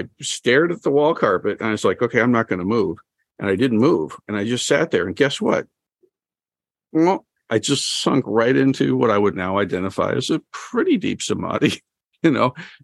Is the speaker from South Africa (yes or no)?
no; Toledo, Ohio, United States; I grew up here in the Shire of Toledo, Ohio.